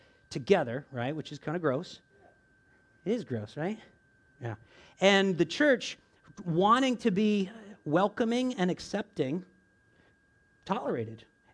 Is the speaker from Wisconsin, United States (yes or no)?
no; Florida, United States; Hey, I'm from Florida, and you know what? Hey, there was a lot of that going on down there.